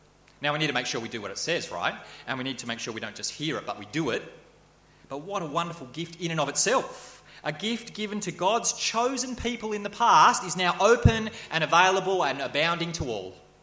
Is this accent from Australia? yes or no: yes; Australia; as Australian, as a sort of, you know, the average white Australians